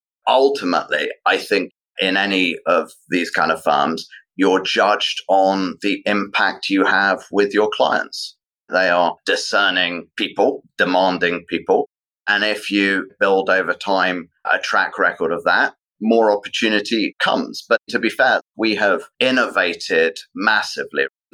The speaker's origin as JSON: {"language": "English", "region": "London", "country": "United Kingdom", "tie": "born or raised there", "said": "I was born and raised in London. I was the son of first generation immigrants from Baghdad, Iraq, both sides of my family, and they fled and eventually found their way to the UK, where … was born."}